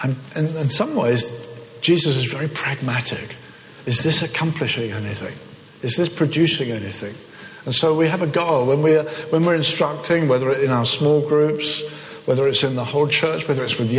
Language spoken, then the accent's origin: English; England, United Kingdom; now in Cape Town, South Africa; I'm a football fan. I come from England, okay?